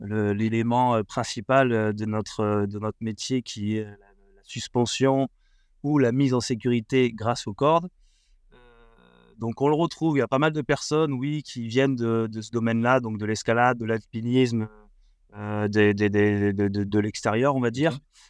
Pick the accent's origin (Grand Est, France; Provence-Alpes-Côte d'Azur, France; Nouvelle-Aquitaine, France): Provence-Alpes-Côte d'Azur, France; Marseille; je viens des Bouches-du-Rhône, né à Marseille.